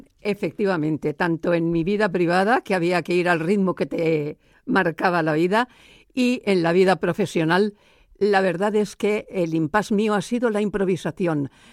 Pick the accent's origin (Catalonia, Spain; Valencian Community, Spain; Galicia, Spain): Valencian Community, Spain; Monóvar; born there; porque yo soy nacida en Monóvar